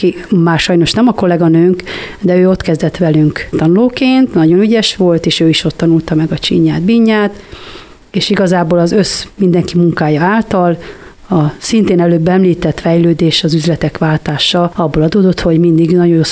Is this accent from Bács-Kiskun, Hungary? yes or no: yes; Kiskunhalas, Bács-Kiskun, Hungary; born there; Én szintén Kiskunhalason születtem, 1964 11. hóba.